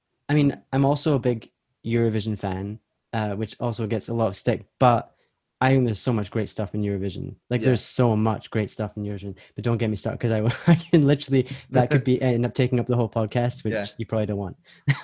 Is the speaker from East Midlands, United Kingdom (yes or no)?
no; Inverness, Scotland, United Kingdom; because my mom's family are from Edinburgh, so we would drive from Inverness, which is my hometown, down to Edinburgh